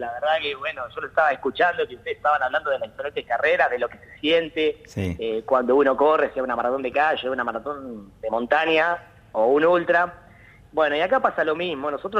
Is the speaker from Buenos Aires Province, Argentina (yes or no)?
yes; La Plata, Buenos Aires Province, Argentina; Mirá, yo soy de la Ciudad de La Plata, jugaba al fútbol acá.